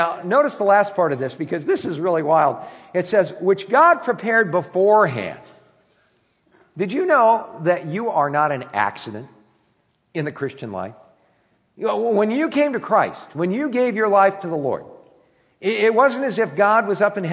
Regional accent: Camarillo, California, United States; growing up in Camarillo

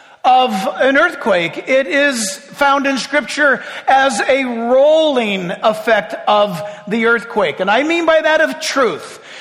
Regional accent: California, United States; but if you've been born and raised in California, we know earthquakes.

